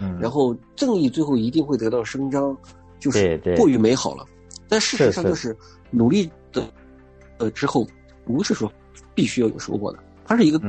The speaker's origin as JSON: {"language": "Chinese", "region": "Northwest China", "country": "China", "said": "本身我是西北那边的嘛，那个书的故事背景就是贴近于那边的"}